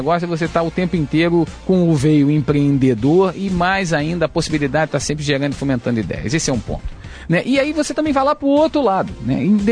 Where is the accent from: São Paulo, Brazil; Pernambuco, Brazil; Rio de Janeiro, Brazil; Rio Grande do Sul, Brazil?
Rio de Janeiro, Brazil; sou carioca, tive a oportunidade de estudar engenharia aqui no Rio de Janeiro, fiz a Universidade Federal